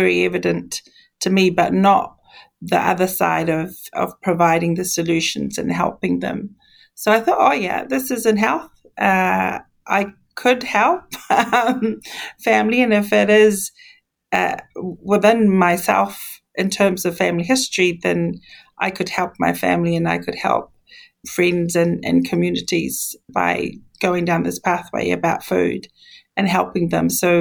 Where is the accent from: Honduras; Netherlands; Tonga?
Tonga; I've not come across a nutritionist or dietitian when I grew up back in Tonga.